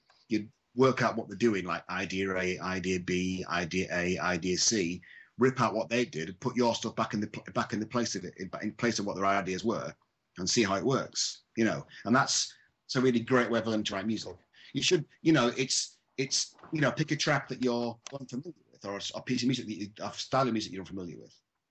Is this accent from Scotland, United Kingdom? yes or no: yes; Scotland, United Kingdom; God, I'm actually Scottish as the worst of the world, aren't we?